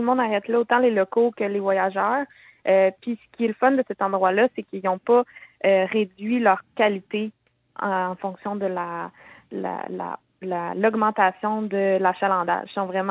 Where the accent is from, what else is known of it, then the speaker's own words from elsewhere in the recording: Sainte-Luce, Quebec, Canada; Oui, moi j'ai grandi à Saint-Luce.